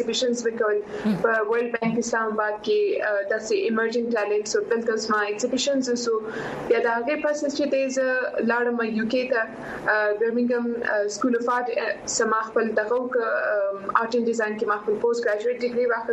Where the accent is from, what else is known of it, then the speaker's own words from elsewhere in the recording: Quetta, Balochistan, Pakistan; moved away as an adult; also born or lived in Karachi; زه سی ام خپل د کوټي سره تعلق لرم بلوچستان کې